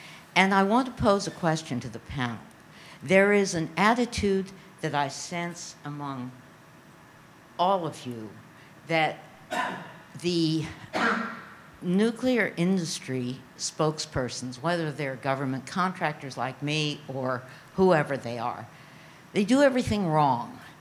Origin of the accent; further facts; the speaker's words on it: United States; I'm from the United States.